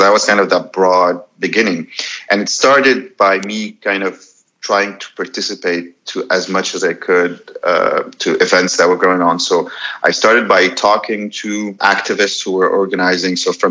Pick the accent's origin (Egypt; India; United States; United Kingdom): Egypt; Alexandria, Alexandria Governorate; I am from Egypt, Alexandria.